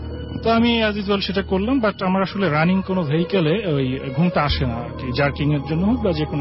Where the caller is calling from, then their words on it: Malibagh, Dhaka Division, Bangladesh; আসসালামু আলাইকুম লিসেনার্স … আমি এসেছি মালিবাগ থেকে।